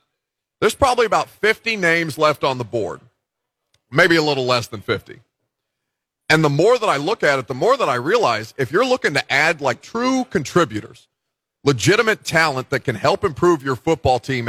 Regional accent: Indiana, United States; and I'm from Indiana, so a lot of the people in my life are Colts fans.

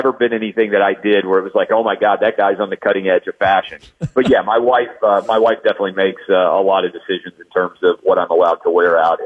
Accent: Goodlettsville, Tennessee, United States; When I was a kid growing up in Goodlettsville, Tennessee, nobody played soccer.

